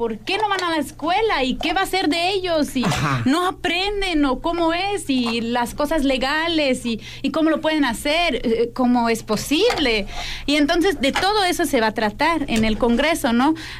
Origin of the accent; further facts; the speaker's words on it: Switzerland; Ahí nací, en Suiza, exactamente.